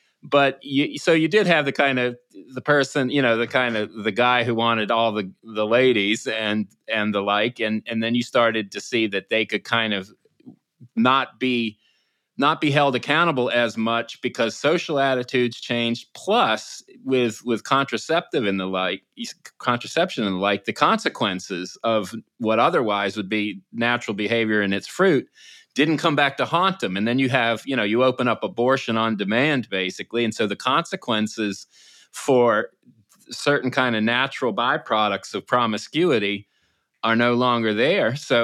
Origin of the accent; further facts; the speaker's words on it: Virginia, United States; I grew up in Virginia, and we still had enough of the kind of old Southern culture